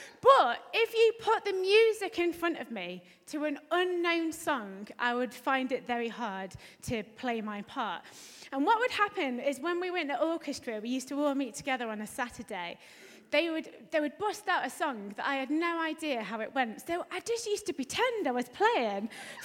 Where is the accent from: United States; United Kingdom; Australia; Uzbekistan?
United Kingdom; East Midlands; now in Paisley, United Kingdom; As you can tell, I'm not Scottish. I'm definitely not Scottish, and I've not picked up the accent just yet. I'm from Derbyshire originally.